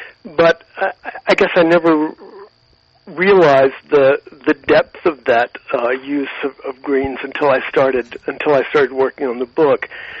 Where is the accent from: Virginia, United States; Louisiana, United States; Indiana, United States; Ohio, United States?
Louisiana, United States; Monroe; the collard green marmalade from a chef in Monroe, Louisiana, my hometown.